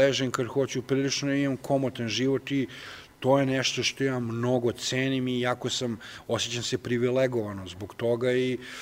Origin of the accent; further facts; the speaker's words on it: Belgrade, Serbia; Ja sam rođen u Beogradu i ceo život sam tamo